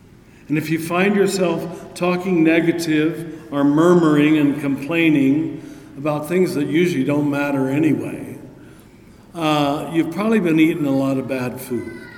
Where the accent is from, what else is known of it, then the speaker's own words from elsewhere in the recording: Kansas, United States; I grew up in Kansas.